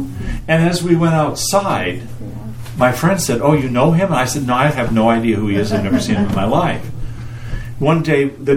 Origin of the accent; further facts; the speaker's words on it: Spokane, Washington, United States; When I was growing up in Spokane